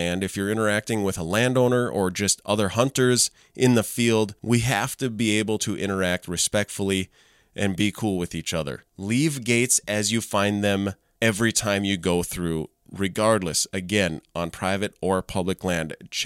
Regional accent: Minnesota, United States; I go home, you know, to where I grew up in Otter Tail County, and I fish lakes there

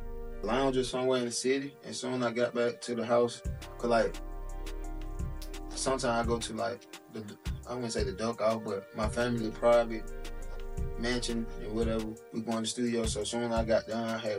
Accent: Atlanta, Georgia, United States; Like, you know, I'm from Atlanta, but a lot of traveling to get their music out everywhere.

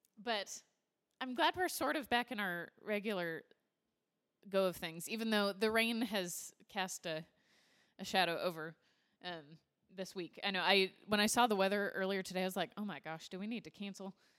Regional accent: Midwest, United States; now in Texas, United States; we're both from the Midwest, so we should both be. I am, but I've lived in Texas too long.

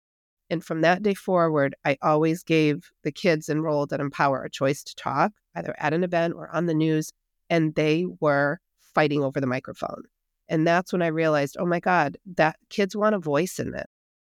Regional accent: Hartford, Connecticut, United States; I grew up in Hartford, Connecticut

